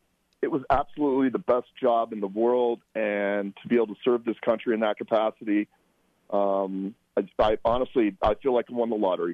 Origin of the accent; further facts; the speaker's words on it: Colorado, United States; I was born and raised in Colorado, and I'm back here now, and I couldn't be happier.